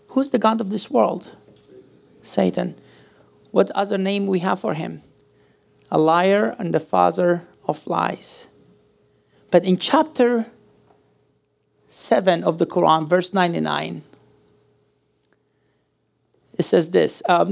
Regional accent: Sudan; moved away; I was born in Sudan. I grew up in Sudan. I spent most of my life in Sudan, or maybe by now it's half of my life in Sudan. I've been here since 1996, but I grew up with the Muslim people.

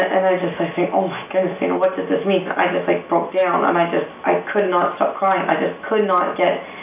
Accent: Ottawa, Ontario, Canada; I come from Ottawa, Ontario, Canada

